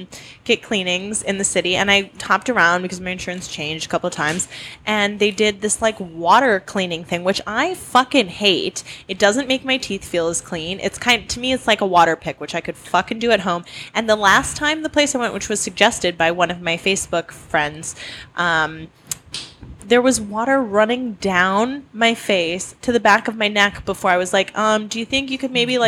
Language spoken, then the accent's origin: English; Wisconsin, United States; because growing up in Wisconsin, every time I went in, they used that little metal scraper thing.